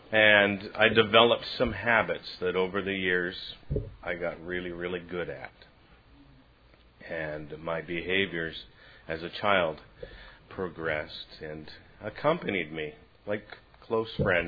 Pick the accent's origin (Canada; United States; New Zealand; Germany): Canada; accent: Canadian; I hope you all can understand me with my Canadian accent, eh?